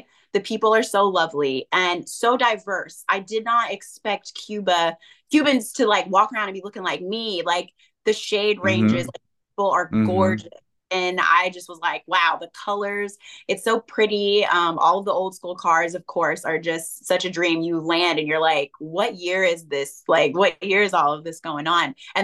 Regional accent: the South, United States; You know, I grew up in the South. It was quite diverse. My street was actually really diverse.

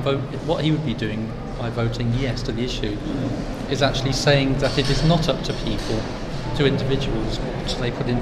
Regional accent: Brighton, South East England, United Kingdom; I mean, I'm from Brighton and she didn't even ask me about it.

